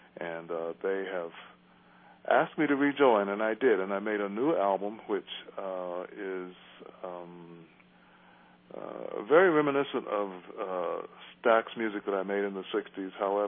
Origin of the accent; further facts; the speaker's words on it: Memphis, Tennessee, United States; And the drummer is someone who was born in my hometown of Memphis.